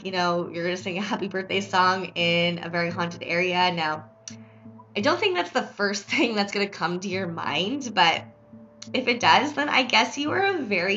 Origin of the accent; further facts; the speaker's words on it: Ontario, Canada; I am from Ontario, so I am close to this area.